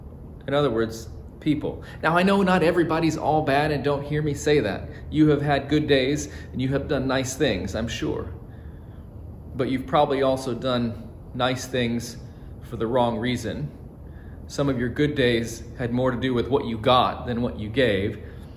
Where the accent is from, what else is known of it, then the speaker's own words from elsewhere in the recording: North Carolina, United States; But that dog, as I used to hear growing up in North Carolina, ain't gonna hunt.